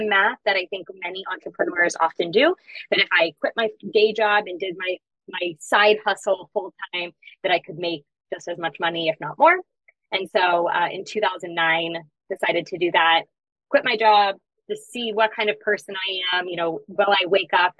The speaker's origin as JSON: {"language": "English", "town": "Houston", "region": "Texas", "country": "United States", "said": "So I'm from Houston, Texas. I went to the University of Texas in Austin for college."}